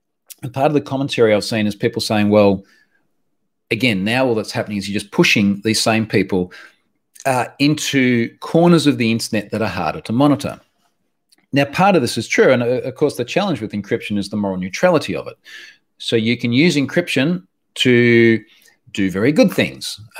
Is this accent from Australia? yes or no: yes; Australia; Now, keeping in mind, again, as an Australian, I'm not aware of a lot of your political commentators in the US